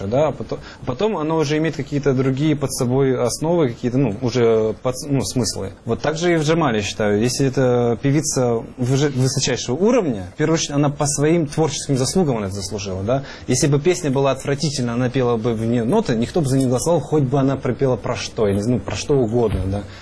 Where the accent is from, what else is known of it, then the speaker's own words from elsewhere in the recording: Crimea, Ukraine; я ж не пишу там на каждой заявке, типа, я крымский татарин, а это украинское кино крымско-татарского там походжения